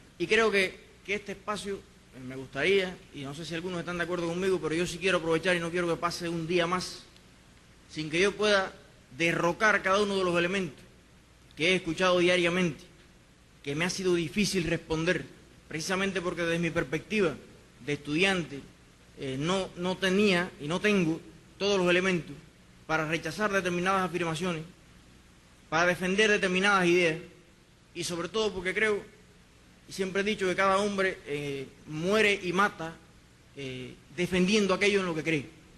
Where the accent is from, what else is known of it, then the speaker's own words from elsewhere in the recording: Puerto Padre, Las Tunas, Cuba; yo represento a un pueblo que es tal vez de los más atrasados de Cuba. Yo soy del campo de Puerto Padre de Las Tunas.